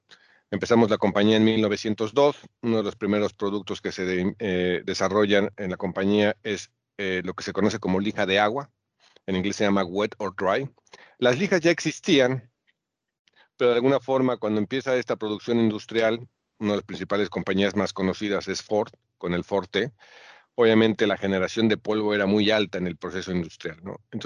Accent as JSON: {"language": "Spanish", "region": "Mexico City", "country": "Mexico", "tie": "born or raised there", "said": "Claro, crecí en la Ciudad de México y estudié marketing"}